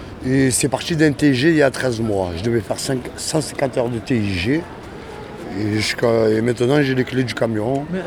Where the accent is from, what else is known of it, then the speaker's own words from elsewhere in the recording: Marseille, Provence-Alpes-Côte d'Azur, France; Je suis marseillais.